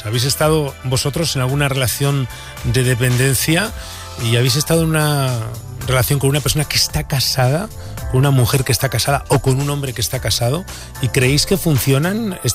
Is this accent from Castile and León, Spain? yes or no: yes; Burgos, Castile and León, Spain; en nuestro país, en España, concretamente en mi tierra, en Burgos.